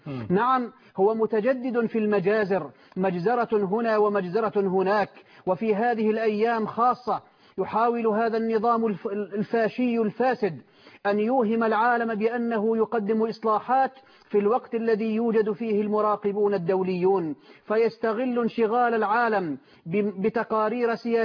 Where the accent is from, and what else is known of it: Syria